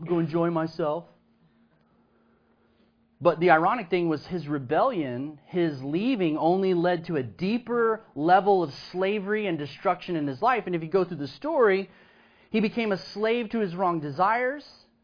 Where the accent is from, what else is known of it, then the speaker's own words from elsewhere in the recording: Austin, Texas, United States; when I was young and especially growing up in Austin